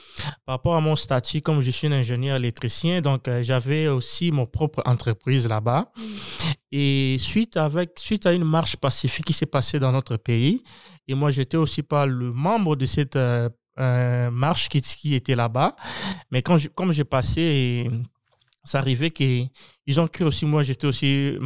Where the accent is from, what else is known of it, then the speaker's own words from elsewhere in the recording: Angola; now in United States; C'était en 2013 que j'ai eu ce problème et j'ai quitté l'Angola en 2015.